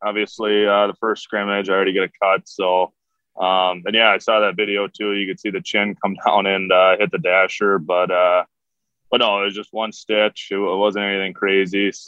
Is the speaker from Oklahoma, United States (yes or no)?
no; Minnesota, United States; Like you say, growing up in Minnesota, all my buddies were playing it, whether it's, outside on the pond or, organized, everyone was playing hockey, it seemed like.